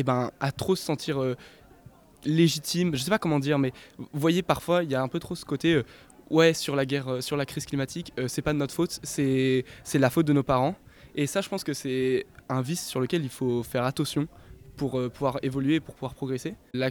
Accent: France; pour nous en tant que Français et dans l'Europe

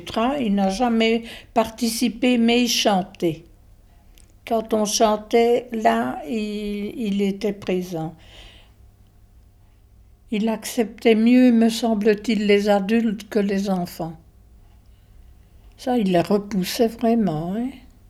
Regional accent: Froidmont, Wallonia, Belgium; je suis institutrice maternelle

